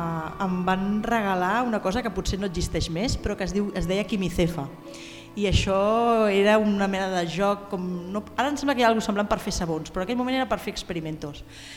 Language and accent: Catalan; Sant Joan Despí, Catalonia, Spain; also born or lived in Barcelona / Florida; Vaig néixer a Barcelona, però vinc a Sant Joan d'Espí. És veritat que després, com heu dit, he viatjat molt i de fet he viscut un temps a Florida i després a alguns altres països.